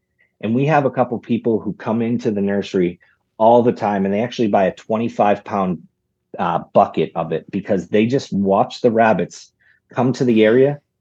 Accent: Maine, United States; I grew up in Maine. And in our backyard, we had an area that we left these herbs out over the winter and came back

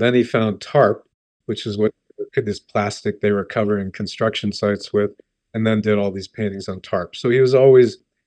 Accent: Pennsylvania, United States; I'm from Pennsylvania.

